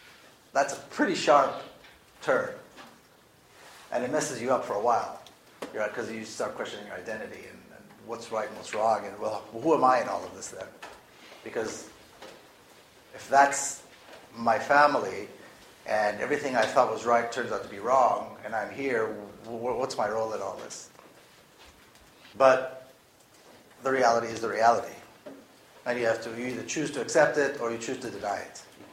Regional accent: Israel; And I grew up in Israel. Israel's not a poor country.

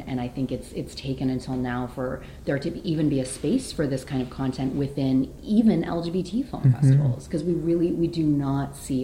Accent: Canada; also born or lived in United States; I grew up in Canada, but also in the US

